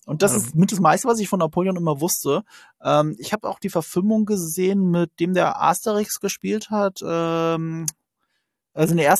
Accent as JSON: {"language": "German", "region": "Rhineland-Palatinate", "country": "Germany", "said": "ich komme aus Rheinland-Pfalz, ne? Das ist an der französischen Grenze."}